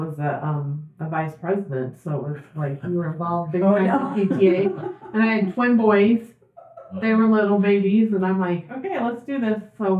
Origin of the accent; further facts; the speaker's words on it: California, United States; now in Utah, United States; No, I'm from California.